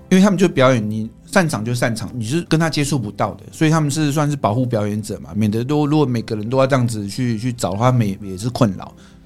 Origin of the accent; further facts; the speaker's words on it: Taiwan; 那我们台湾人是比较含蓄一点，